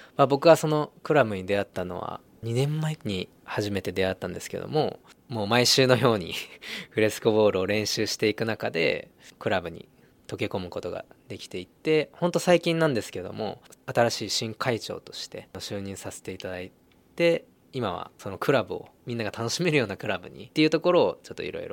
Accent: Fujisawa, Kanagawa, Japan; 生まれ育ちが藤沢で、正確に言うと鵠沼地域なんですけども、社会人になってから本当ちょっと横浜の方に住んでた時期あるんですけども、本当それ以外ずっとこの藤沢というところで住んできた

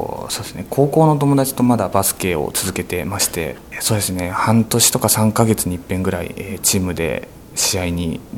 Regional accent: Tsujido, Kanagawa, Japan; いや、出身は辻堂です。

